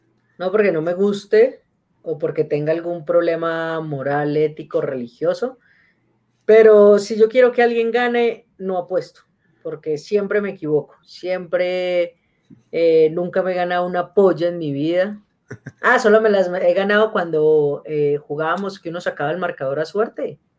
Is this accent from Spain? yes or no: no; Colombia; yo soy de Colombia